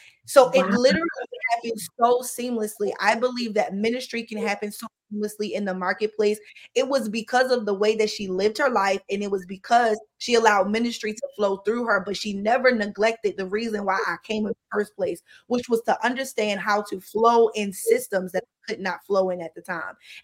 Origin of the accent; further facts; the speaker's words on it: Baltimore, Maryland, United States; now in Houston, United States; She lived here in Houston. I was from Baltimore.